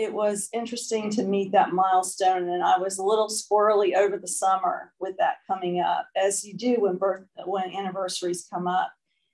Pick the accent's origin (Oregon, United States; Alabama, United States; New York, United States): Alabama, United States; born there; I was born down south. I was born in Alabama to a wonderful family.